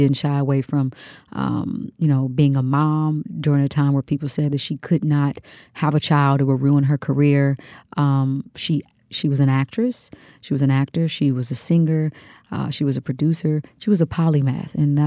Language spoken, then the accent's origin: English; Kansas, United States; Obviously, I'm from Kansas and The Wizard of Oz, you know, and her being in that.